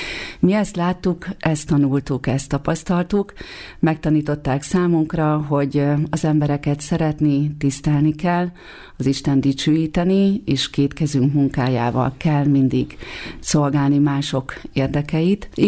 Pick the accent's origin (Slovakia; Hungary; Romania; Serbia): Hungary; Szabolcs-Veresmart, Szabolcs-Szatmár-Bereg; also born or lived in Kisvárda; Kisvárdán születtem, és Kisvárdától nem messze, 10 kilométerre található Szabolcs-Veresmart, ami egy kis település, viszont egy olyan hely, ahol egy nagyon vidám, békés, nyugodt gyerekkort tölthet el az ember. Keresztény családban nőttem fel